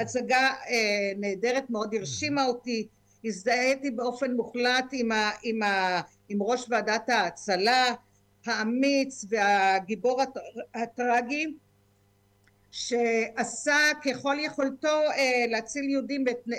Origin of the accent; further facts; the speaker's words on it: Tkuma, Southern District, Israel; אני ילידת מושב תקומה, מ-11 יישובים שקמו במוצאי יום הכיפורים תש"ז 1946 בעוטף עזה, כפי שזה מוכר היום. הוריי זכרם לברכה … הם שורדי שואת יהודי הונגריה והיו ממייסדי המקום.